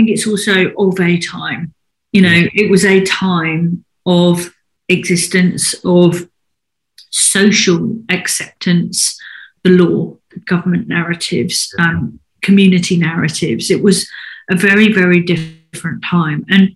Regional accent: Bexhill-on-Sea, South East England, United Kingdom; I grew up in Bexhill and Sea in East Sussex, you know, a very conservative, you know, part of the country, a Tory stronghold

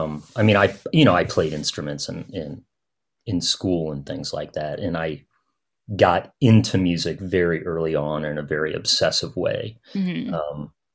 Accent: Midwest, United States; I am, you know, born and raised as a Midwesterner, and my partner grew up in Alaska, so we know how to deal with snow.

